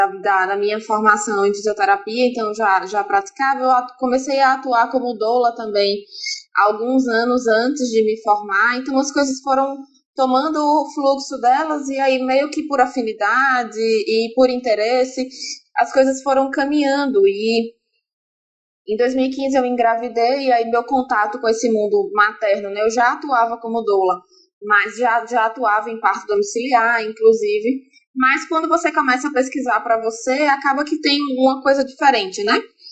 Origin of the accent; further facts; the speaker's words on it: Aracaju, Sergipe, Brazil; Eu sou de Aracaju